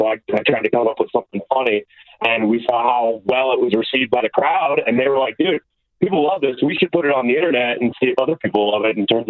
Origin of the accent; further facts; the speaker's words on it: Sacramento, California, United States; I am from Sacramento, California, the capital of this great state in which we live, yep.